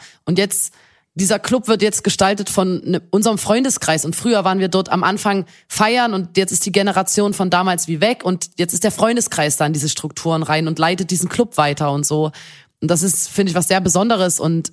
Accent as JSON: {"language": "German", "town": "Chemnitz", "region": "Saxony", "country": "Germany", "said": "Da, bei uns in Chemnitz gibt's das Kosmonautenzentrum"}